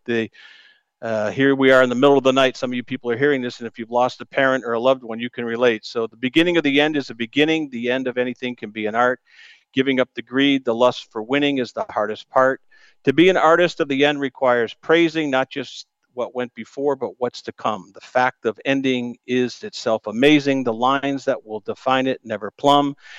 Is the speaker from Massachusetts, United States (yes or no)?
yes; Greenfield, Massachusetts, United States; I grew up with her in Greenfield, Mass. We attended high school together